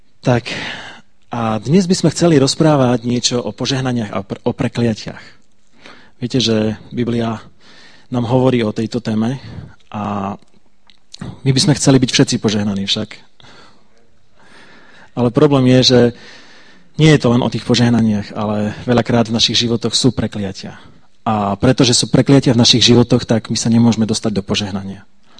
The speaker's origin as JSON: {"language": "Slovak", "town": "Bardejov", "region": "Prešov Region", "country": "Slovakia", "said": "A ináč my sme z Bardejova"}